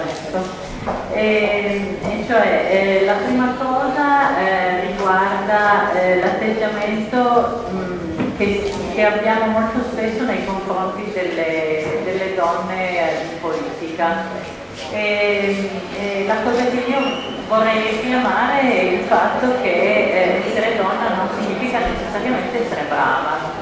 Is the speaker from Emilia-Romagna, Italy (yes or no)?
no; Turin, Piedmont, Italy; vengo da Torino